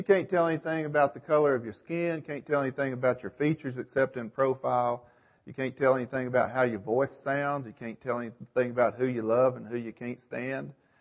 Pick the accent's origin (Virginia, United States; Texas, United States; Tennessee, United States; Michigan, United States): Tennessee, United States; I grew up on the Cumberland Plateau there in Tennessee between Knoxville and Nashville. And it's kind of a mountainous area.